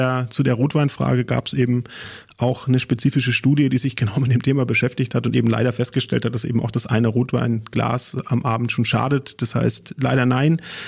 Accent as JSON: {"language": "German", "town": "Munich", "region": "Bavaria", "country": "Germany", "said": "ich komme ja aus München"}